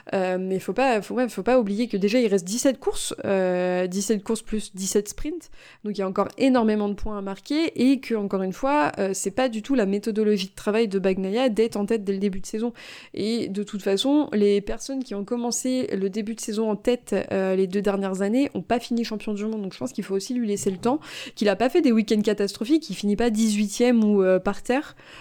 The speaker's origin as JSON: {"language": "French", "country": "France", "said": "on va pas se mentir, en tant que Français, on est trop heureux"}